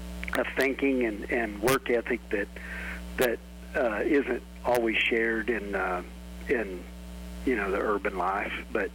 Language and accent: English; May, Oklahoma, United States; Well, I guess what I'd say is growing up at May, Oklahoma, and graduating with a class of 8 at Fort Supply, you learn that there's not very many people to get the job done